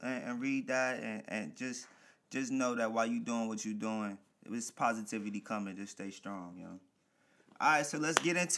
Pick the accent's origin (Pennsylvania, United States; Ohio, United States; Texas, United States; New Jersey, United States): New Jersey, United States; moved away; I came from Jersey and went right to Flora.